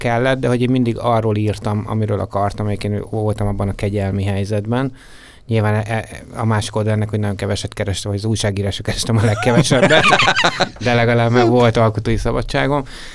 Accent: Debrecen, Hajdú-Bihar, Hungary; Tehát, hogy én akkor itt születtem.

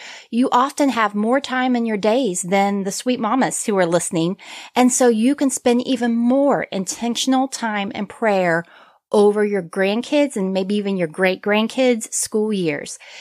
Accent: Pennsylvania, United States; So as I grew up in Pennsylvania, I would set up a schoolroom every single summer for my brother and sister.

